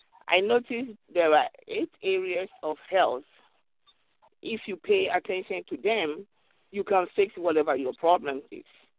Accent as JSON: {"language": "English", "country": "Ghana", "moved": "yes", "said": "I'm originally from Ghana, and I've been here for the past 30 years."}